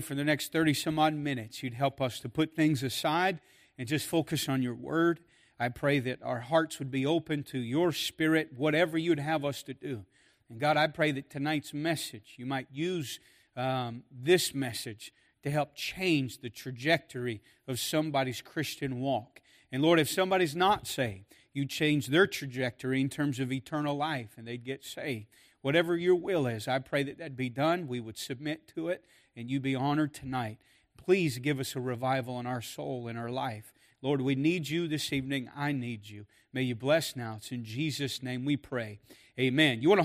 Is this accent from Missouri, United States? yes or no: no; Kentucky, United States; I'm not a Yankee. I'm from Kentucky, although I am in New York State.